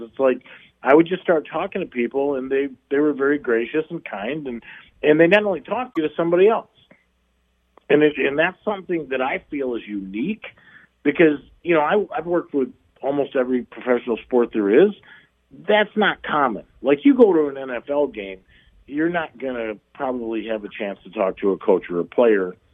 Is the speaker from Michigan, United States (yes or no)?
yes; Michigan, United States; Like in my family, even growing up in Michigan, there was horse racing at the Detroit Fairgrounds.